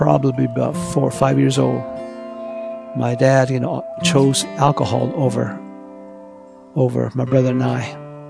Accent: Church Rock, New Mexico, United States; also born or lived in Tohatchee; As my early remember going back, I grew up in Church Rock and at the Standing Rock.

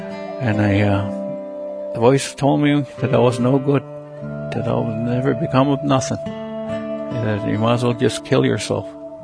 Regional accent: Miramichi, New Brunswick, Canada; I'm from the Hill Ground First Nation up in a small community of Miramichi, New Brunswick. I was born and raised here in Hill Ground. My mother had me in Chatham, New Brunswick.

